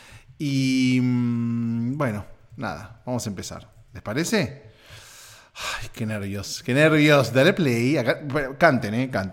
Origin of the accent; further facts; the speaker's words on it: Argentina; now in United States; En mi país, en Argentina, hay elecciones. Yo me anoté para votar acá desde Estados Unidos